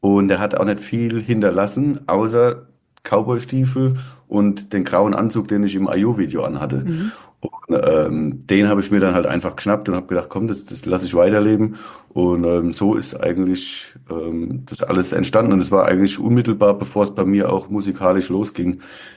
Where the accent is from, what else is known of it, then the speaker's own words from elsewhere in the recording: Ludwigshafen, Rhineland-Palatinate, Germany; Also das erinnert mich auf jeden Fall komplett an meine Jugend in Ludwigshafen